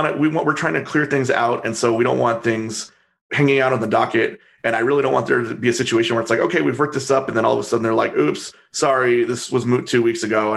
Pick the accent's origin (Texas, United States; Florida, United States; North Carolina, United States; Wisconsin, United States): Texas, United States; El Paso; I was able to come back to El Paso, my hometown, and work for the Court of Appeals there